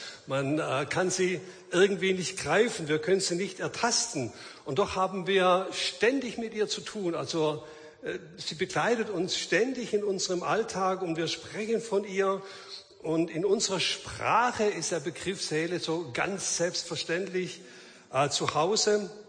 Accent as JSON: {"language": "German", "region": "Baden-Württemberg", "country": "Germany", "accent": "Swabian", "said": "Ich bin Schwabe, das stimmt, das hört man vielleicht auch ein bisschen."}